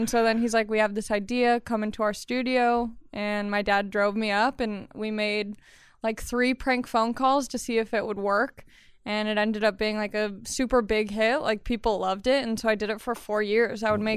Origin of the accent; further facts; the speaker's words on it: Long Beach, California, United States; Oh, yeah, when I was a little kid, I grew up in Los Angeles County in Long Beach.